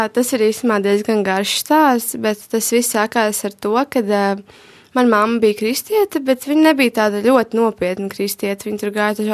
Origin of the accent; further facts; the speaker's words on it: Aizpute, Kurzeme, Latvia; now in Riga, Latvia; Es esmu vispār no Aizputes, no tās mazās pilsētiņas Kurzemē, bet tagad jau kāds dažus pāris mēnešus dzīvoju Rīgā un mācos Rīgas dizaina un mākslas vidusskolā.